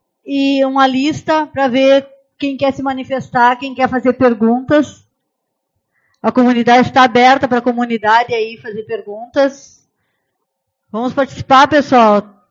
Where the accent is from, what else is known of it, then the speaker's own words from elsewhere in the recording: São Marcos, Brazil; Eu que nasci e me criei aqui em São Marcos, sei o quanto é bom demorar aqui.